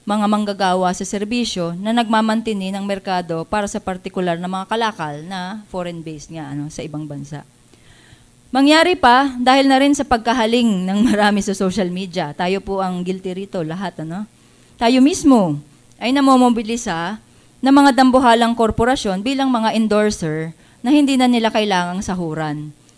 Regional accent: Bicol Region, Philippines; Kasi taga Bicol po ako, ano, doon po, maraming nyugan, ano, kopra.

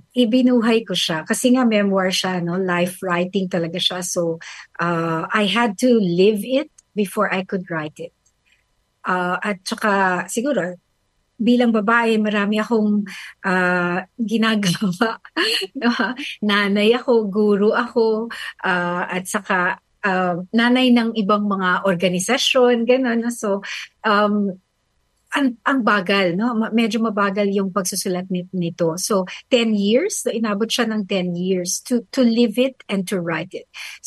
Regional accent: Manila, Metro Manila, Philippines; now in Baguio, Philippines; Sa Maynila ako pinanganak. At saka dyan ako lumaki. So in a way, Manila writer ako. Dyan din ako nag-aral, no, sa Lasal nga. Tapos lumipat ako ng Baguio City

